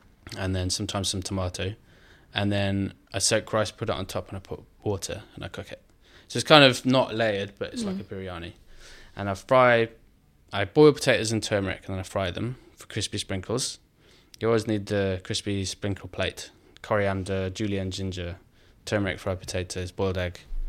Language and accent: English; Birmingham, West Midlands, United Kingdom; growing up in Birmingham, we used to eat a lot of curry